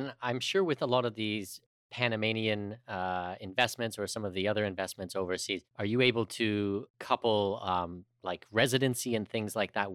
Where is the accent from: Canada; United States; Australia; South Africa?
Canada; And then with mine as a Canadian, and it's like 160 or something like